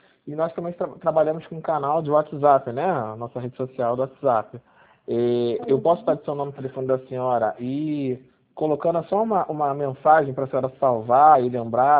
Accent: Rio de Janeiro, Brazil; Pelo menos eu sou daqui do Rio.

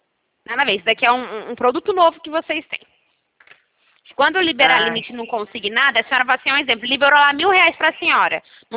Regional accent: Americana, São Paulo, Brazil; Eu sou de Americana.

